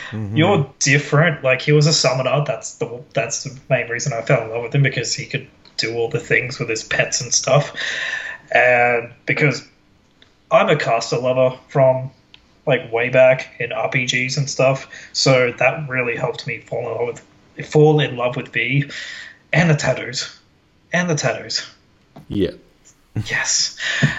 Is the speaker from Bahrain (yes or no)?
no; Australia; We're getting to our American audience. Yes, even though we are Australian.